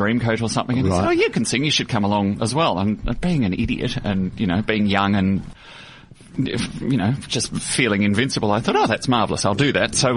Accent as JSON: {"language": "English", "town": "Melbourne", "region": "Victoria", "country": "Australia", "tie": "born or raised there", "said": "I grew up in Melbourne, in Glen Iris, and next door to where my parents lived was a wonderful music singing teacher"}